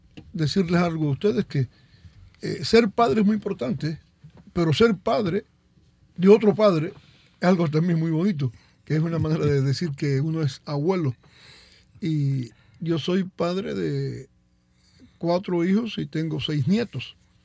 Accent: Matanzas, Cuba; Pero Demetrio y yo tenemos la ventaja de que somos de Matanzas.

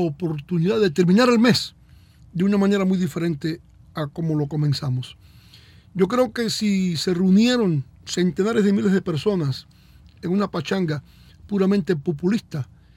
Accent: Cuba; moved away; como cubanos que no nos resistimos a morirnos sin ver a nuestra patria libre

